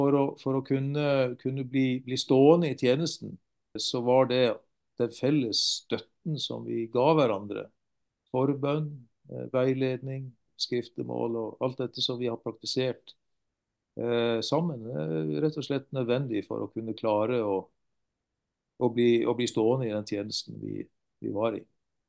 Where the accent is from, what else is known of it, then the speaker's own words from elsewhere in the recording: Kristiansand, Agder, Norway; also born or lived in Trondheim; now in Bergen, Norway; Så jeg er født i Trondheim, oppvokst i Kristiansand og bor i Bergen.